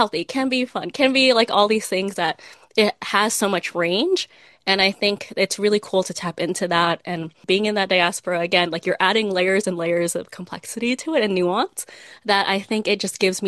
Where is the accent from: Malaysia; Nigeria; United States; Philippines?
Philippines; I should always be proud of being Filipino and always like, you know, making it kind of top of mind that, yes, of course, first and foremost, I am Filipino above anything else.